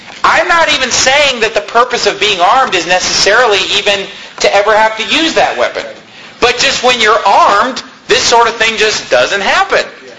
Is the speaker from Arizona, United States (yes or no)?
yes; Arizona, United States; just as an American, just as an Arizona person, you know, you're just armed.